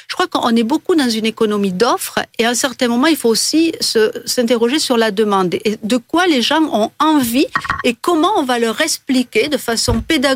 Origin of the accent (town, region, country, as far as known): Pyrenees, France